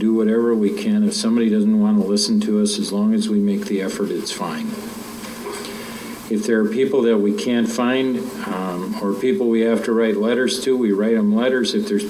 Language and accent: English; Wisconsin, United States; You can tell I'm from Wisconsin.